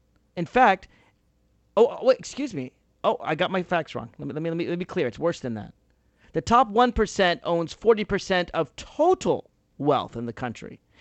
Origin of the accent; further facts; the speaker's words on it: Tennessee, United States; My home state of Tennessee